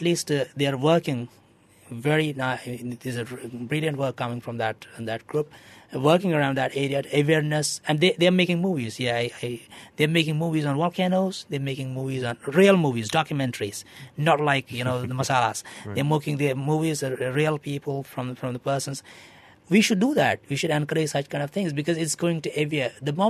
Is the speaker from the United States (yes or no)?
no; Jammu and Kashmir, India; I'm from Kashmir, which is, you know, the valley of Kashmir is surrounded by mountains.